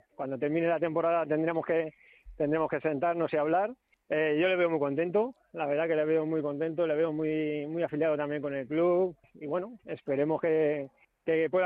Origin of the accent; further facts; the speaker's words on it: Alcalá de Henares, Community of Madrid, Spain; yo soy de Alcalá